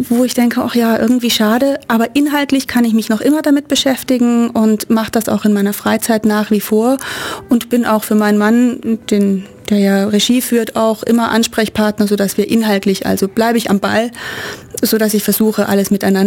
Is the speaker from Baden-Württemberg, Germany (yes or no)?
yes; Lörrach, Baden-Württemberg, Germany; Ich komme aus Lörrach, also Grenzstadt zu Basel.